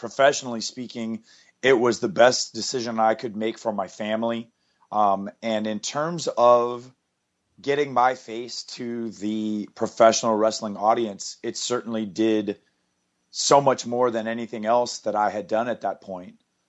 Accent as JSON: {"language": "English", "region": "North Carolina", "country": "United States", "tie": "born or raised there", "said": "Originally, it was the Crockett Promotions because I grew up in North Carolina."}